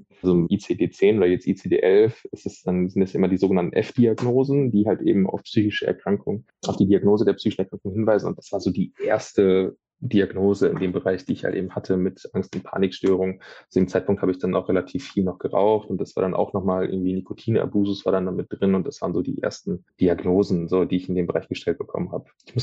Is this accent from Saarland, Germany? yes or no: no; Rheinberg, North Rhine-Westphalia, Germany; die psychiatrische Klinik in Rheinberg, da wo ich herkomme, in meinem Heimatort.